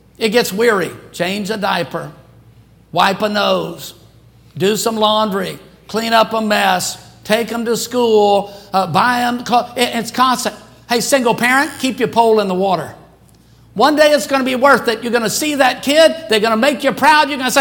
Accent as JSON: {"language": "English", "town": "Baton Rouge", "region": "Louisiana", "country": "United States", "tie": "born or raised there", "said": "Years later, I was on church staff in my hometown, Baton Rouge."}